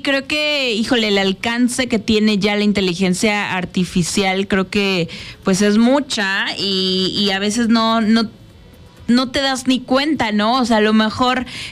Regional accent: Mexico; a las películas que se doblan aquí, porque pues nuestro acento es neutro, entonces, exacto, por eso en México se doblan muchas películas.

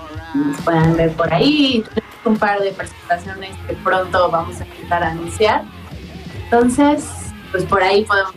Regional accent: Tepoztlán, Morelos, Mexico; Yo crecí junto a Cuerna, en Tepos.

